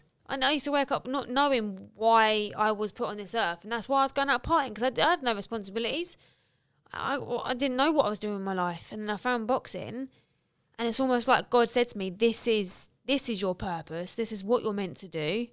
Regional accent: Ireland; I'm Irish. I'm fiery, okay?

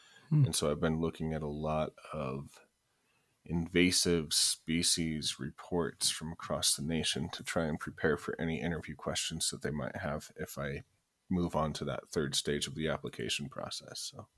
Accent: Denver, Colorado, United States; I grew up in Denver, the Columbine shootings

